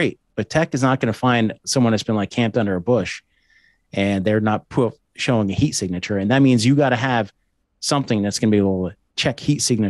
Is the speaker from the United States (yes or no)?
yes; East Coast, United States; And then I'm also from the East Coast.